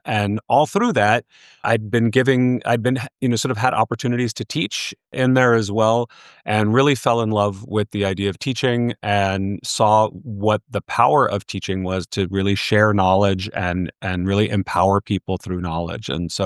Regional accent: New York City, New York, United States; And so I grew up in New York City. So, I mean, that's, you don't get much closer to it than that.

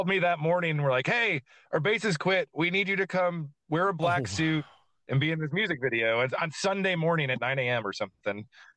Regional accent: LaPorte, Indiana, United States; lived in my hometown in LaPorte, Indiana. And the whole time I was growing up, he lived there.

